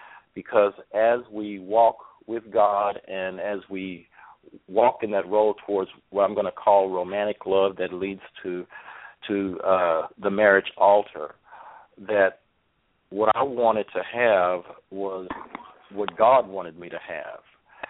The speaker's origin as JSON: {"language": "English", "town": "Houston", "region": "Texas", "country": "United States", "tie": "born or raised there", "said": "because I was raised in the Houston area, and part of my difficulty growing up was I was raised in a community where my family was quite large and very extended"}